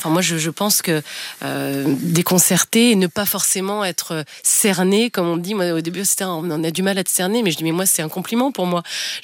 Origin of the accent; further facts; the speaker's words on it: Brittany, France; born there; Moi je suis bretonne de naissance